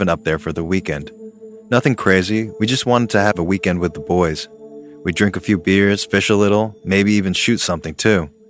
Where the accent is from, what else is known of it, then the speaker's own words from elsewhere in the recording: Denton, Texas, United States; I'm 23 years old. I'm from Denton, Texas.